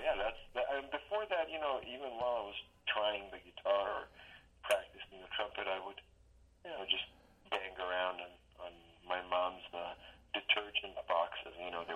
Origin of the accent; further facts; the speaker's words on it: Belgrade, Serbia; I'm from Serbia originally. I was born in Belgrade in 1972.